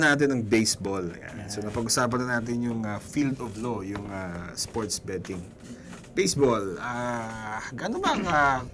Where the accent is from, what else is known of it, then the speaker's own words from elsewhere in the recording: Mimaropa, Philippines; Actually, sa baseball, ang naalala ko, sa amin sa Mindoro, nilalaro ito ng maraming tao.